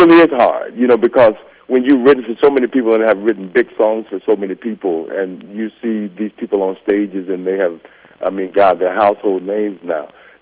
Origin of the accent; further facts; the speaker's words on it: Dallas, Texas, United States; I'm from Dallas, Texas, and … man, is my best buddy in the whole world.